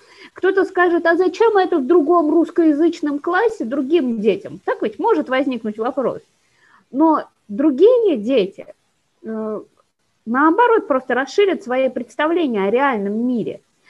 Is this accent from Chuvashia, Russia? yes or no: yes; Chuvashia, Russia; я чувашка, да, я отношусь к Чувашской республике